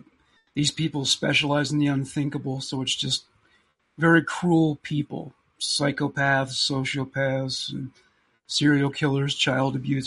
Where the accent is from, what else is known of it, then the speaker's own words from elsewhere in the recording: Nova Scotia, Canada; I'm actually from Nova Scotia. I lived in the Halifax area briefly when I was like a toddler.